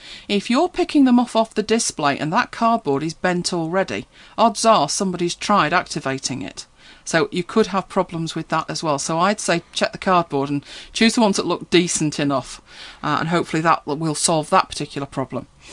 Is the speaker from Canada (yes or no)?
no; United Kingdom; I know we're British, aren't we? We're terribly British